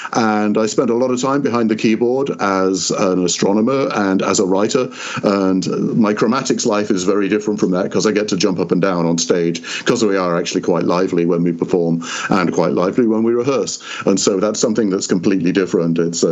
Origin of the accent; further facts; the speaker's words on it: Yorkshire and the Humber, United Kingdom; now in United States; I grew up up in Yorkshire, England